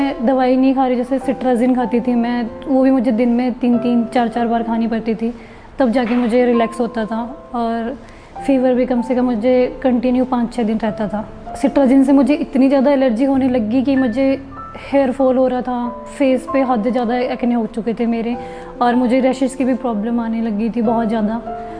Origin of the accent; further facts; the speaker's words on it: Paonta Sahib, Himachal Pradesh, India; now in Chandigarh, India; मैं बेसिकली पांवटा साहिब से हूँ। 3 साल पहले ही मैं चंडीगढ़ में शिफ्ट हुई हूँ।